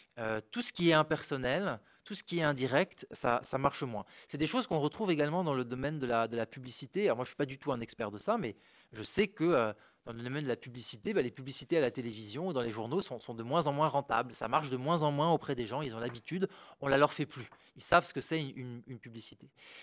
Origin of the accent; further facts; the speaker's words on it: Strasbourg, Grand Est, France; now in Paris, France; Moi, je viens au début de Strasbourg et puis maintenant j'habite à Paris.